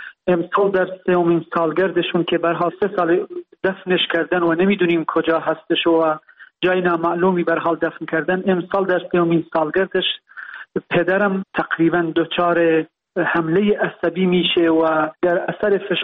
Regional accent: Sanandaj, Kurdistan, Iran; born there; نیروی زیادی رو به زادگاهمون گسیل کردن، دیشب خونه ما رو محاصره کرده بودن تقریبا و فضای خیلی امنیتی رو در سنندج ایجاد کرده بودن

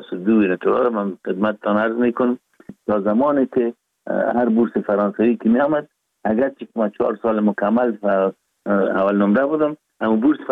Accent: Kabul, Afghanistan; born there; ما 4 دی 1316 در نوابات دی افغانان کابل تولد شدیم

